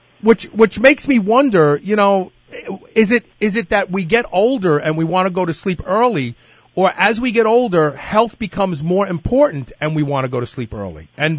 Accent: Louisville, Kentucky, United States; Louisville locally, I figured, well, I'm going to promote it locally and try to develop some fans here in my hometown.

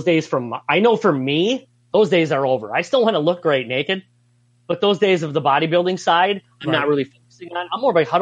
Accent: Midwest, United States; I mean, we're all from the Midwest. So when you leave the Midwest and go anywhere sunny, you feel like you're in a different world.

